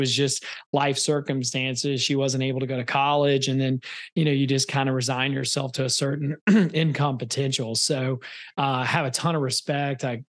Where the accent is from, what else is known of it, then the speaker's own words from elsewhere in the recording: Memphis, Tennessee, United States; I grew up in Memphis, Tennessee. I grew up on the wrong side of Memphis, which is why I have such a large heart for the inner city.